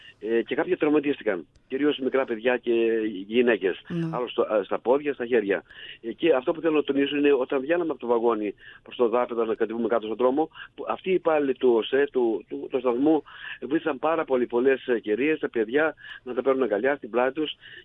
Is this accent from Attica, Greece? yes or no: no; Thessaloniki, Central Macedonia, Greece; Εγώ είμαι από Θεσσαλονίκη. Ναι. Είμαι δημοτικό σύμβολο στο Δήμο Θεσσαλονίκη.